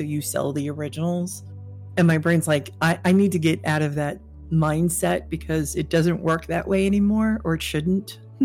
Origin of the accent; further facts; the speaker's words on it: New York, United States; especially as a New Yorker, because this is a very typical thing for us to do, is rent an office space somewhere.